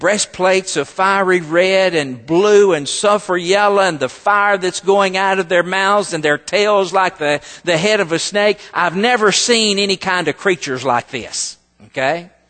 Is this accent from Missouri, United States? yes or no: no; Des Arc, Arkansas, United States; Now, listen, I'm a dumb old country boy. Not only that, I'm from Des Arc, Arkansas, which is where I was educated.